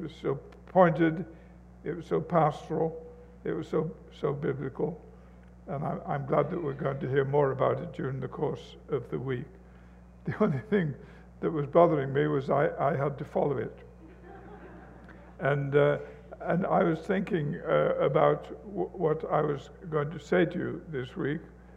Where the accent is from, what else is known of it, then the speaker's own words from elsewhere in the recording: England, United Kingdom; now in United States; I come from England, in case you didn't know that, and there we speak English, but over here you have a certain dialect